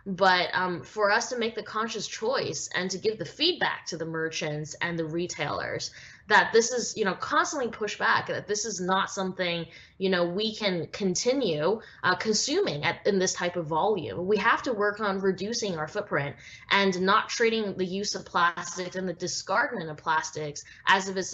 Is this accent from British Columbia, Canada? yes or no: yes; Vancouver, British Columbia, Canada; while I was growing up in Vancouver, Canada.